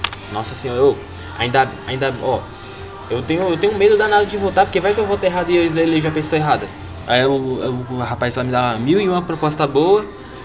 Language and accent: Portuguese; São Paulo, Brazil; eu sou de São Paulo.